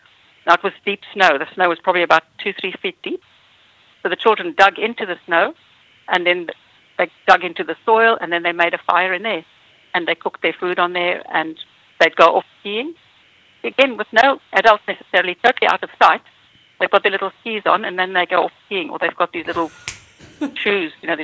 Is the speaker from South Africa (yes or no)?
yes; South Africa; I grew up in South Africa where the temperature gets as hot. Air conditioning hadn't really been invented in those days. Now I'm giving away my age.